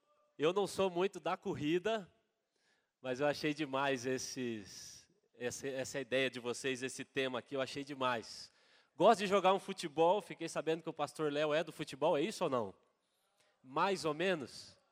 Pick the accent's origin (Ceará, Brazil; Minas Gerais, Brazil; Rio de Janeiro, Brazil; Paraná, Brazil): Paraná, Brazil; Laranjeiras do Sul; Para quem não me conhece, eu sou de Laranjeiras do Sul.